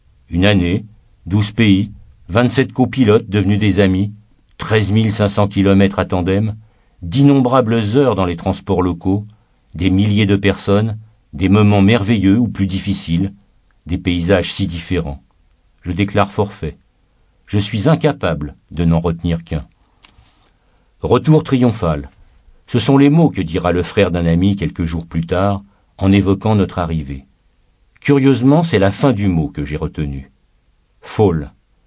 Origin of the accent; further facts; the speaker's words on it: Lyon, Auvergne-Rhône-Alpes, France; Nous venons de Lyon. Prononcer cette phrase faisait apparaître des centaines d'images dans ma tête.